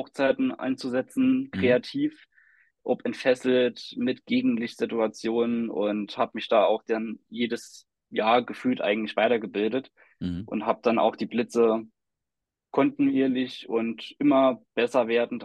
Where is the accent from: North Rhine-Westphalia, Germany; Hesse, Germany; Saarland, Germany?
Saarland, Germany; Ich komme aus dem Saarland und bin der Hochzeitsfotograf von Loschhoffs Hochzeitsfotografie. Bin jetzt aktuell 32 Jahre alt.